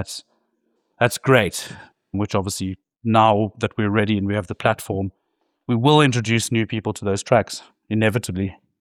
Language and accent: English; Hout Bay, Western Cape, South Africa; my time growing up in Hout Bay, actually